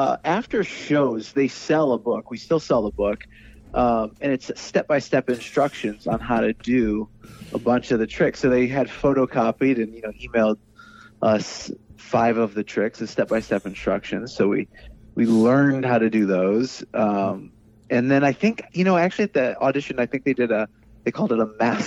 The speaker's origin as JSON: {"language": "English", "region": "Ohio", "country": "United States", "tie": "born or raised there", "lives_now": "New York, United States", "said": "Yeah, well, I grew up in Ohio, small farm town, and my little sisters danced."}